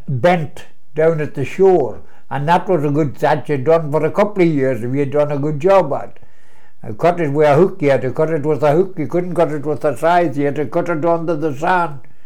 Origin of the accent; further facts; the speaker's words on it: Ballybose, Ulster, Ireland; Aye, I was born in Ballybose in chrísla. The house where I was born is still there.